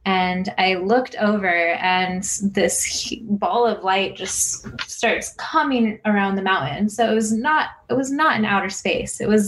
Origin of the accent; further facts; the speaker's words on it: Utah, United States; also born or lived in Colorado; I've lived in Colorado. I'm actually from Utah originally.